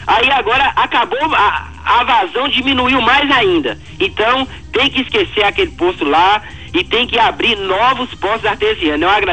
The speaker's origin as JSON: {"language": "Portuguese", "town": "Abelhas", "country": "Brazil", "tie": "born or raised there", "said": "eu tenho 30 anos, Nildão. Nasci aqui em Abelhas e não saí daqui, nunca saí daqui. O máximo que eu fiquei daqui fora de Abelhas foi 20 dias."}